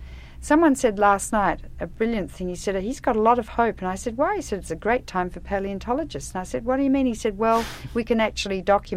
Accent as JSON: {"language": "English", "country": "Australia", "moved": "as an adult", "said": "I came into this country as an Australian and as a woman."}